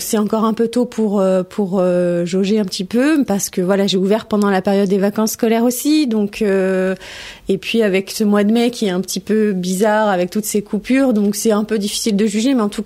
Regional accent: Limoges, Nouvelle-Aquitaine, France; born there; Non, je suis née dans le Limousin à Limoges, donc voilà.

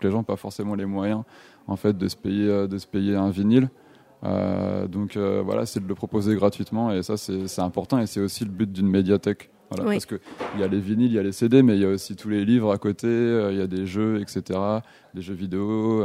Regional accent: Rennes, Brittany, France; parce que je suis originaire de Rennes, de Bretagne

